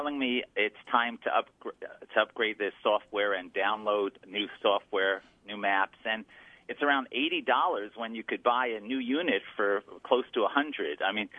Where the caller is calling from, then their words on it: Rochester, United States; Rochester.